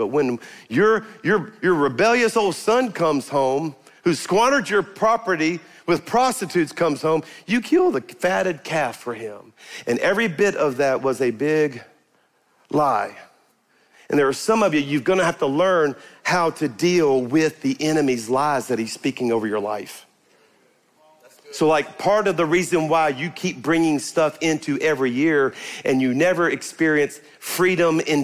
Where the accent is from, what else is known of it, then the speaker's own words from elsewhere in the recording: Baton Rouge, Louisiana, United States; But he used to tell this story how in eighth grade, we're from Baton Rouge. He went to Baton Rouge High School.